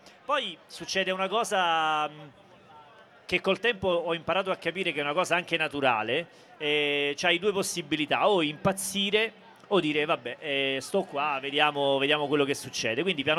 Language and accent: Italian; Salerno, Campania, Italy; io vengo da Salerno, che è un posto abbastanza allegro da questo punto di vista